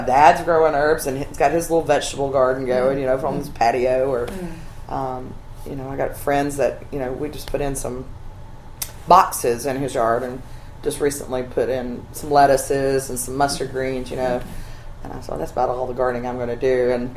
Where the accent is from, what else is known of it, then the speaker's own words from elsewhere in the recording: Alabama, United States; I grew up in Alabama.